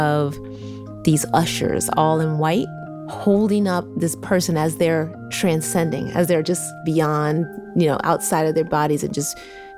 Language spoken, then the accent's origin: English; Philadelphia, Pennsylvania, United States; I'm from Philadelphia, and her church was really boring and I did not like going.